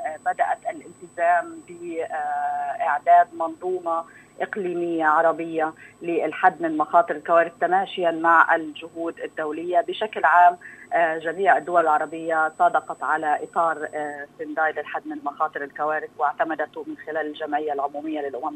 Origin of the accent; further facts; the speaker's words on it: Palestine; إنه إحنا كشعب فلسطيني وكمؤسسات فلسطينية